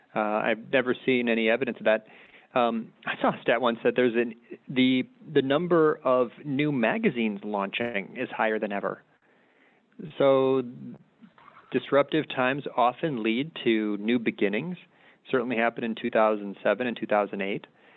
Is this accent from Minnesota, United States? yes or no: no; Illinois, United States; I grew up here in the Chicago suburbs. I've lived in the city for about 20 years.